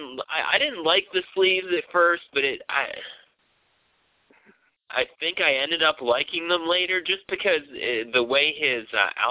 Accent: Pennsylvania, United States; accent: Western Pennsylvania; anybody that hasn't listened to my hick accent before from Pennsylvania … pronounces C-O-L-O-R as Keller, so...

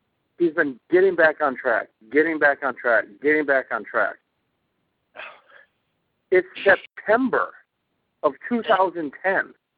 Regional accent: Detroit, Michigan, United States; But I'm also from Detroit, so, you know, Canada's, you know, it used to be a 15-minute drive

